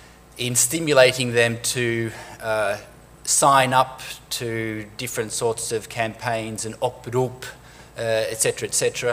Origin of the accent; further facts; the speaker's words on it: Australia; English is a second language; now in Norway; As you can probably hear, I'm also Australian, not native Norwegian.